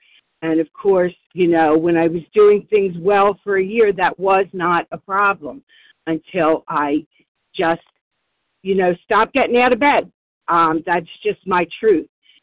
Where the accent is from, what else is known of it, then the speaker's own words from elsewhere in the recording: Warminster, Pennsylvania, United States; I'm from Warminster, Pennsylvania.